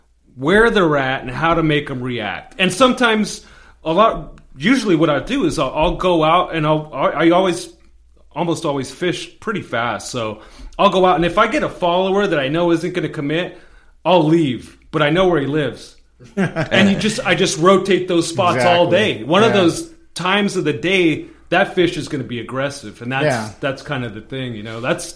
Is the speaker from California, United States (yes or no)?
yes; Covina, California, United States; I grew up mostly in Covina.